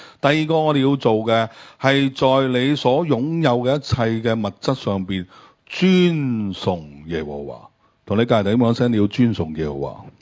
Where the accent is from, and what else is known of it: Hong Kong